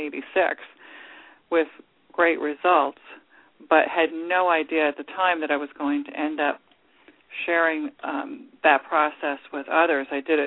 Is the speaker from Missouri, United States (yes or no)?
no; New Jersey, United States; Well, I'm from New Jersey originally and went out to California with this idea that I wanted to work at in a motion picture studio